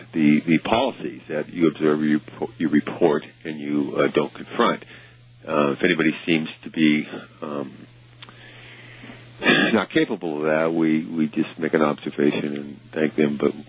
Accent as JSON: {"language": "English", "region": "Colorado", "country": "United States", "lives_now": "Arizona, United States", "said": "I'm from Colorado, too, and see people actually on the street walking around with exposed weapons."}